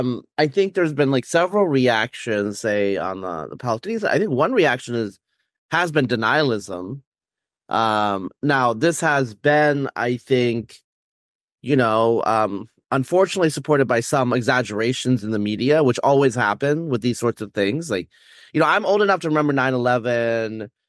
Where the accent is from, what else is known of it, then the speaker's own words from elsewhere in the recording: United States; you're American, I'm American.